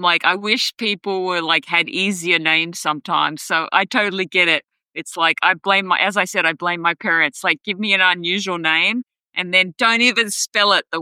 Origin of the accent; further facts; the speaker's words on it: Australia; my home country of Australia